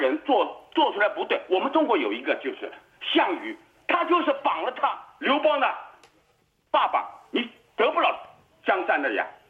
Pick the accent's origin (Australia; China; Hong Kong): Australia; 他的毒品全部到我们澳洲来，要害我们澳洲人